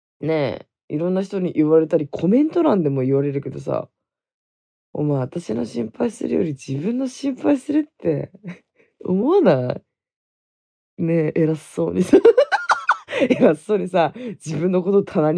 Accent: Hokkaido, Japan; also born or lived in Okinawa; あの地元北海道に帰ってきてからあまりそういうのなかったんだよね。沖縄の時が特にひどかった。

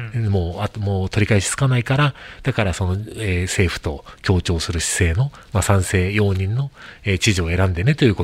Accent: Tokyo, Japan; 実は私も東京出身なんで

